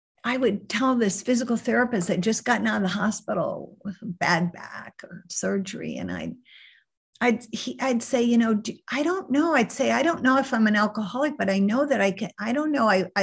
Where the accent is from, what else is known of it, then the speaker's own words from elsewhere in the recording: St. Louis, Missouri, United States; I grew up in St. Louis. I have a great affinity for Boston, though, because all my college roommates were from Boston. And, but anyway, grew up in St. Louis. I'm an Irish Catholic.